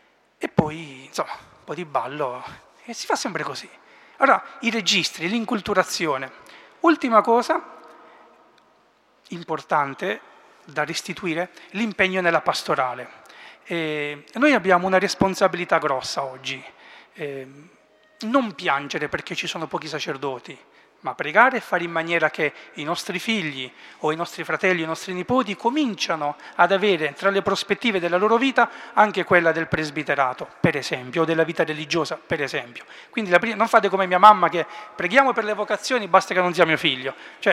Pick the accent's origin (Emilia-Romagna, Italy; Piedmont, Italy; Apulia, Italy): Apulia, Italy; moved away as an adult; now in Milan, Italy; L'accento si sente che non è proprio milanese, io sono pugliese, orgogliosamente pugliese, ma come tutti molti giovani pugliesi, ogni tanto si va al nord per lavorare e quindi vivo a Milano.